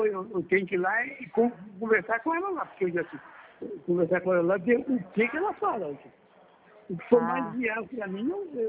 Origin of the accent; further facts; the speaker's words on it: São Paulo, Brazil; eu sou de São Paulo